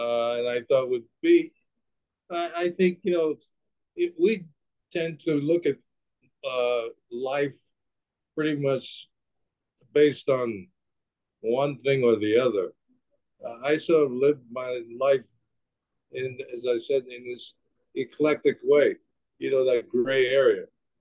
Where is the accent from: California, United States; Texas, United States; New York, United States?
New York, United States; Harlem; although I grew up in Harlem.